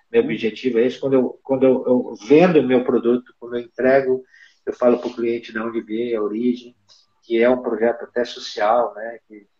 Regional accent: Curitiba, Paraná, Brazil; accent: southern; Vixe, Maria, deve ser meu sotaque do sul, né? Deve ser meu sotaque, né? A primeira coisa que eu pensei, não, eu sou de Curitiba e tal, tal.

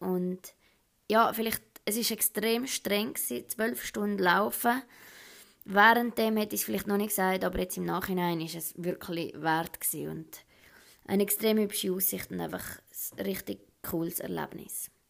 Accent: Prättigau, Graubünden, Switzerland; now in Lenzerheide, Switzerland; mache Biathlon, bin 22, aufgewachsen in Prättigau und hause jetzt in der Lenzerheide.

